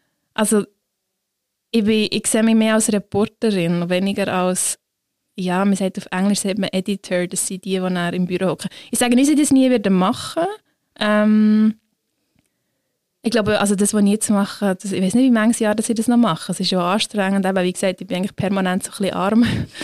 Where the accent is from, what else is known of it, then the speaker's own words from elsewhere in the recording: Switzerland; ich bin unfassbar privilegiert als Schweizerin